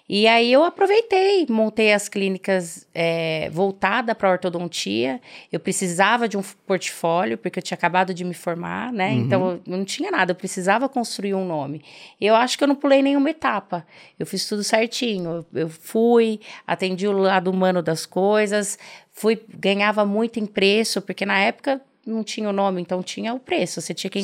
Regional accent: Santo Inácio, Paraná, Brazil; moved away as an adult; now in São Paulo, Brazil; Eu sou do Paraná, do interior do Paraná, venho de uma cidadezinha de 6 mil habitantes, Santo Inácio. Tive que sair de lá para fazer faculdade, vim para São Paulo fazer faculdade

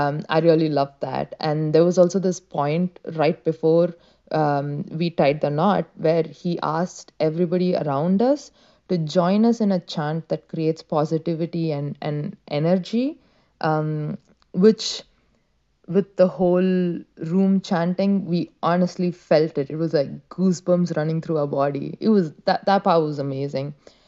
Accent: Chennai, Tamil Nadu, India; So the wedding was actually happening in my hometown, Madras, and the reception was in his hometown of Bangalore.

